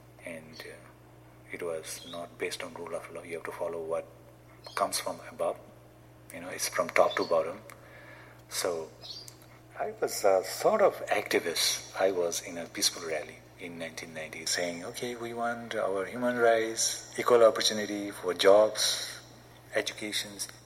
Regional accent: Sarbam, Bhutan; born there; English is a second language; I was born in Bhutan in a small city named Sarbam.

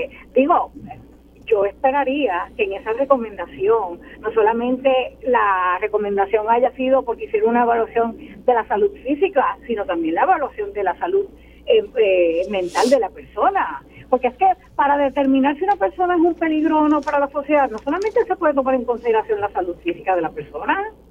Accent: Puerto Rico; como puertorriqueña, como mujer, no soltemos este tema

